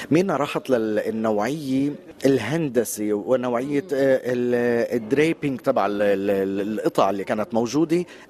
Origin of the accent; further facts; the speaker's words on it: Palestine; نحن فلسطينيين صحيح في الهوية